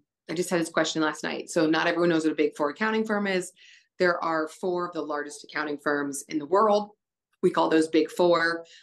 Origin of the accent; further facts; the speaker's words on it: Lee's Summit, Missouri, United States; Yeah. Okay. I was raised in Lee Summit. So Lee Summit High School.